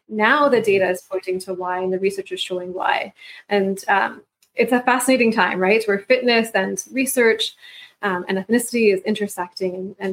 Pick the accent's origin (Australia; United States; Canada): Canada; born there; So for example, I was not born in Pakistan. I was born here in Canada, but I still would have some of these risk factors because of my ancestry.